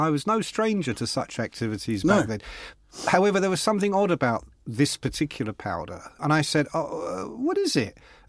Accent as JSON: {"language": "English", "country": "Ireland", "said": "I'm an Irish bastard too, because I am."}